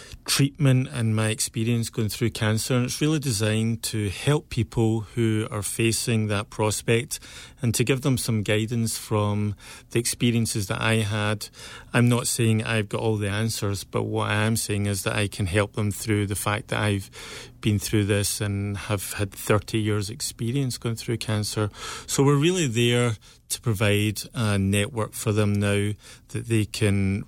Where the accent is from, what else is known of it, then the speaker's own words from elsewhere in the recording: Scotland, United Kingdom; accent: Scottish; moved away; I came here in 2000, Mark, and so I guess I've still got my Scottish accent.